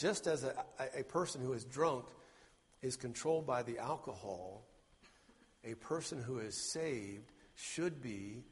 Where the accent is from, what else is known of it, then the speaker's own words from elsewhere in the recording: Idaho, United States; When I grew up in Idaho, and if you live in southern Idaho, you irrigate.